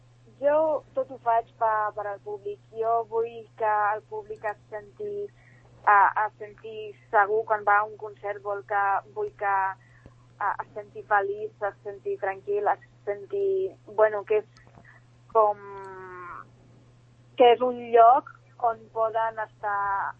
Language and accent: Catalan; Tarragona, Catalonia, Spain; born there; I vaig néixer a Tarragona, soc catalana.